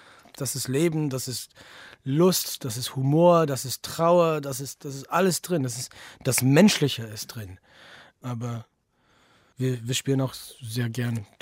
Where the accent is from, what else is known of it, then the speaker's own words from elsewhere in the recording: Detroit, Michigan, United States; Ich komme nicht aus New York. Ich komme aus dem Midwest. Ich komme aus Detroit. Und dort gab es jiddische Theater und jiddisch sprechende Menschen. Aber ich bin mehr oder weniger assimiliert aufgewachsen.